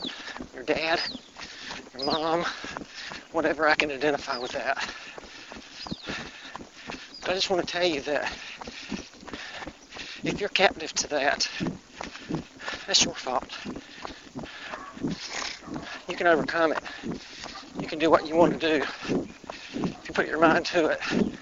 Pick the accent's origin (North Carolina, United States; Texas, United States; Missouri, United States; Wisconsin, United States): North Carolina, United States; Rose Hill; also born or lived in Kentucky; I was born in September 1963, a little place called Rose Hill, North Carolina. Rose Hill's in Duplin County, 40 miles or so northwest of Wilmington. I grew up going to the beach a lot.